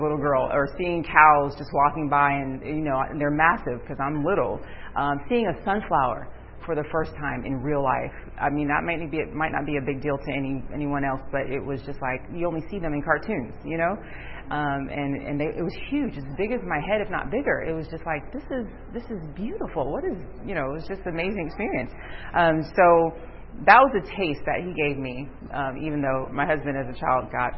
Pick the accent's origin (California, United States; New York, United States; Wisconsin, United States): New York, United States; Bronx; born there; I was born in Bronx, New York. In the city, concrete jungle.